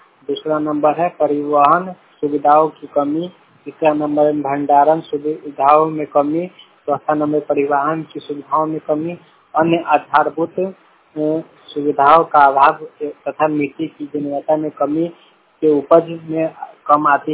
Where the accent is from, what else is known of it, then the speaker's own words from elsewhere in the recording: India; हमारा गांव है डीगा युगवाना।